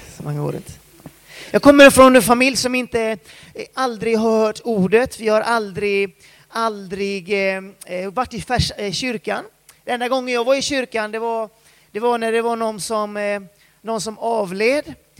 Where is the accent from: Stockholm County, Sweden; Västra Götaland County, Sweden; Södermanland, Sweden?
Västra Götaland County, Sweden; Floda; also born or lived in Peru; Jag har precis flyttat hem till Sverige efter 13 år i Peru. Jag är från Floda, är från Lerumstrakten utanför Alingsås.